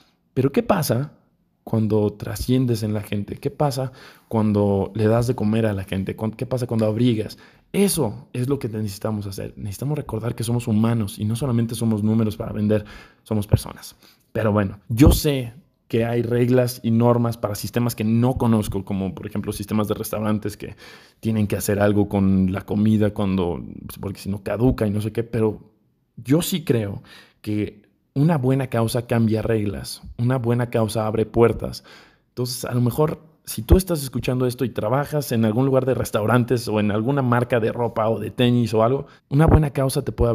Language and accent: Spanish; Mexico; en México estamos en un momento difícil. No saben lo complicado que fue encontrar noticias positivas en mi país.